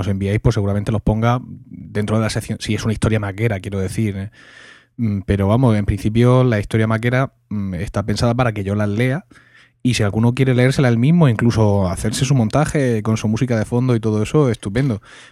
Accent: Santander, Cantabria, Spain; now in Vitoria, Spain; 41 años, tot de switcher y vivo en Vitoria por motivos de trabajo, pero soy de Santander, esa tierra verde y azul entre Asturias y País Vasco que nunca nombran los hombres del tiempo.

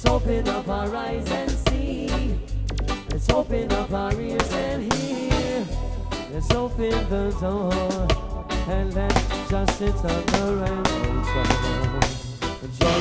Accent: Brooklyn, New York, United States; my family are St. Catherine, and my family are Westmoreland, but I, man, come from Brooklyn. See? I come from Brooklyn.

